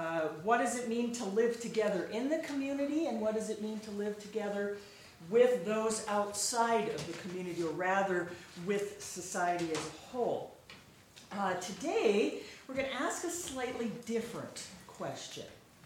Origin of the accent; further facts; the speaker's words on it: Sioux Falls, South Dakota, United States; I'm from Sioux Falls, South Dakota, and I teach at Augustana College in the religion department.